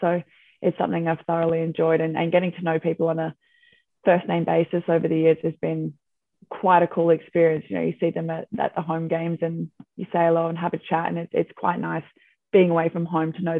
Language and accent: English; Australia; I wasn't Scottish.